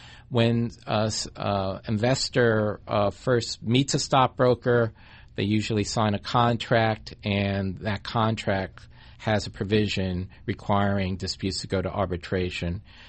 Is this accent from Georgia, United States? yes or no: no; New York, United States; Well, I grew up in New York. I grew up in a suburb of New York and went to college and law school at Columbia University in New York.